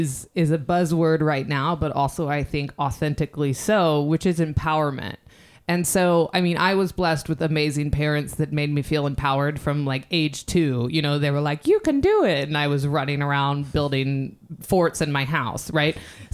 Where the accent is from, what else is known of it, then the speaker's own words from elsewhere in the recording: the South, United States; now in West Coast, United States; I am a white woman, but I am also from the South, but I also live on the West Coast.